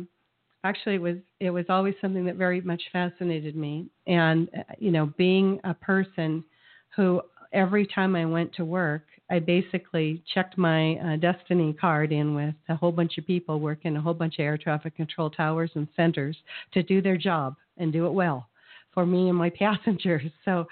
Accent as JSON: {"language": "English", "country": "United States", "said": "As an American, as a flight attendant, as an airline professional, I'm embarrassed that those people are even allowed to speak."}